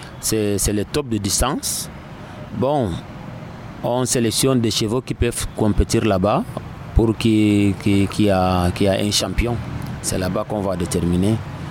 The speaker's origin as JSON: {"language": "French", "town": "Maroua", "region": "Far North", "country": "Cameroon", "said": "Oui, chez nous à Maroua, on nous dit souvent entretenir un cheval vaut mieux prendre 3 ou 4 femmes."}